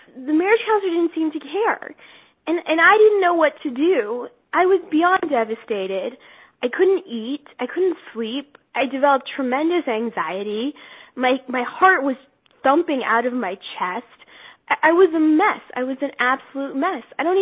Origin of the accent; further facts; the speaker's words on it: Denver, Colorado, United States; I am from Denver, Colorado.